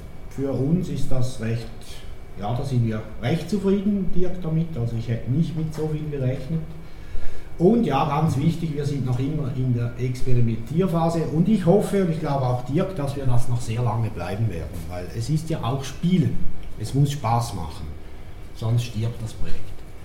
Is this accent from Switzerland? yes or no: yes; St. Gallen, Switzerland; born there; now in Andelfingen, Switzerland; Geboren bin ich in St. Gallen, das ist in der Nähe vom Bodensee, und wohne zwischen Winterthur und Schaffhausen, oder einfach gesagt in der Nähe von Zürich, das nennt sich Andelfingen.